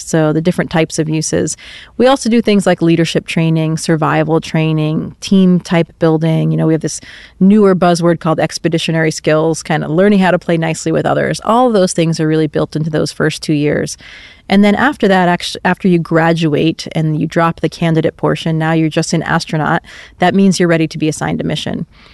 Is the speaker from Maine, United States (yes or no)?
yes; Caribou, Maine, United States; My father was from Israel, and we grew up again in Caribou with, I had four siblings, so I'm the youngest of three sisters and one brother.